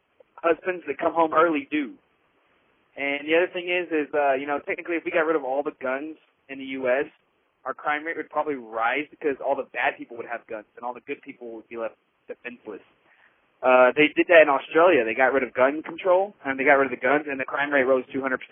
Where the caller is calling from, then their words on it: Texas, United States; I'm calling from Texas, as you'll probably be able to guess from